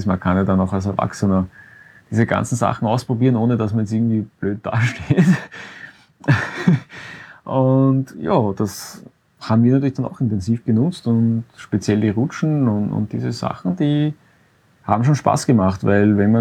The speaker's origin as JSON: {"language": "German", "country": "Austria", "said": "wie man bei uns so sagt. Also Pilze sind ja bei uns in Österreich Schwammerl."}